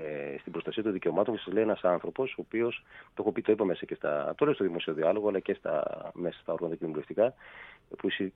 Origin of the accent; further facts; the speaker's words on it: Western Greece, Greece; γιατί εγώ είμαι από χωριό. Είμαι από την Ετωλοκαραμία